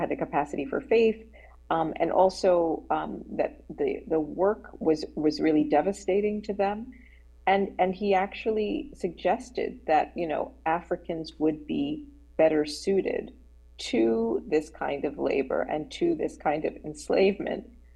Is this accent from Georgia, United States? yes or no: no; New York, United States; You know, I grew up in New York, and my understanding of the church was seeing the church as a northern church